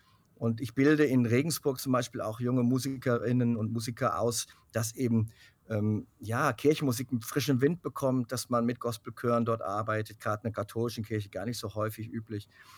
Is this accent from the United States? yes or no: yes; United States; Aber ich bin da auch in Amerika ja auch groß geworden. Habe ja auch eine Zeit dort gelebt.